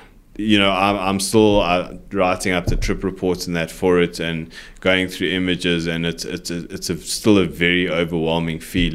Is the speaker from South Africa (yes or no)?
yes; South Africa; typically, being a South African, I'm not big into Indian cuisine.